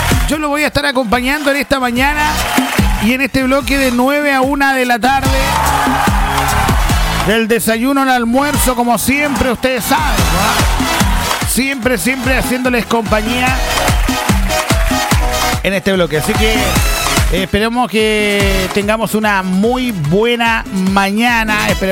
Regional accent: Chile; esta linda cruzada que tanto nos identifica como chilenos

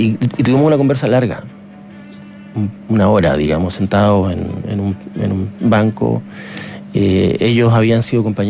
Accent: Magallanes, Chile; Yo, como te digo, soy magallánico, pero pasaba los veranos acá.

